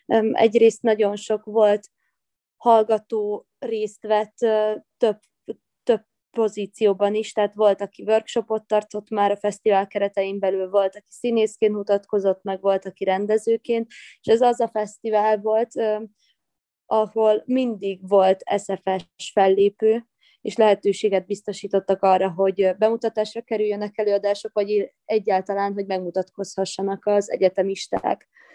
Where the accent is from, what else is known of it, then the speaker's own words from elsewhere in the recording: Subotica, Vojvodina, Serbia; amint már említettem, hogy szabadkai vagyok, a határon túliak is lehetőséget kaptak arra, hogy megmutatkozzanak.